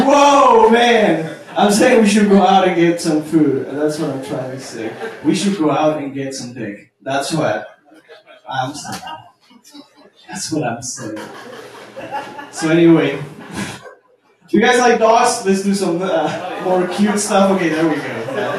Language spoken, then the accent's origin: English; China; now in United States; We came from China, right?